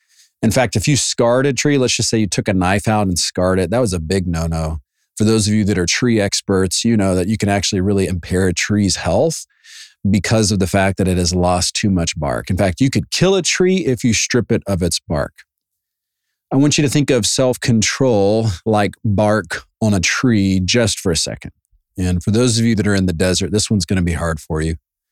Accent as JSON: {"language": "English", "town": "Savannah", "region": "Georgia", "country": "United States", "said": "It's like, okay, I'm from Savannah."}